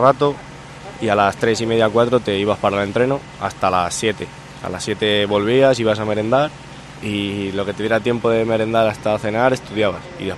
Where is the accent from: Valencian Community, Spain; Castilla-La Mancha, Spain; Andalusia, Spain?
Castilla-La Mancha, Spain; Campo de Criptana; yo vengo de aquí de Campo de Cristana, de Alcázar, sitios de pueblo, sitios humildes